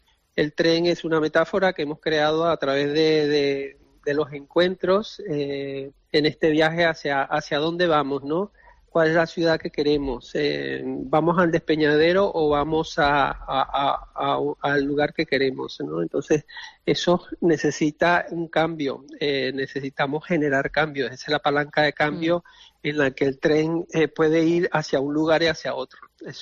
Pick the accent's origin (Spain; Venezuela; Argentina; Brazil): Venezuela; desde Latinoamérica, por ejemplo, yo vengo de Venezuela